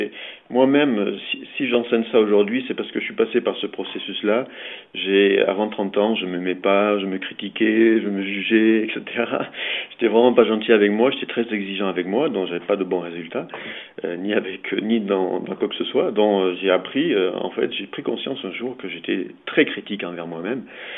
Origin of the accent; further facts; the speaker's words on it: France; now in Switzerland; moi, je vis en Suisse. Je vis entre Lausanne et Berne en Suisse. Je suis français d'origine, mais je vis en Suisse depuis quelques années.